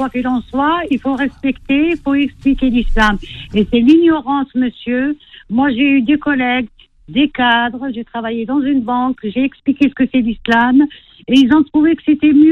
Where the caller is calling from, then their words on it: Pierrefitte-sur-Seine, Île-de-France, France; Je suis de Pierrefitte.